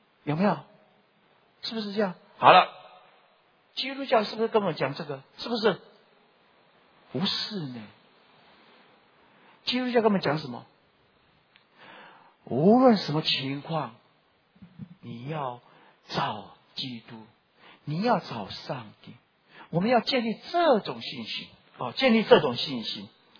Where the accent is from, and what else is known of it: Taiwan